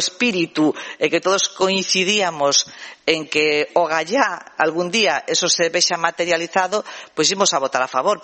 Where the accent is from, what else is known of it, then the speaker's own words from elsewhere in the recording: Ribas Altas, Galicia, Spain; mire, eu son de Rivas Altas